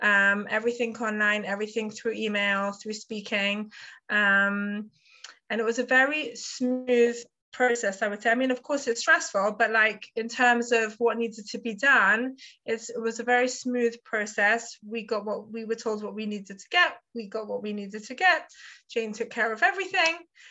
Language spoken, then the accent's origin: English; England, United Kingdom; also born or lived in New York, United States; now in Modiin, Israel; Originally, as you can hear, I'm from England, but I lived in America, in New York, for 15 years prior to making Aliyah. I made Aliyah 3 years ago.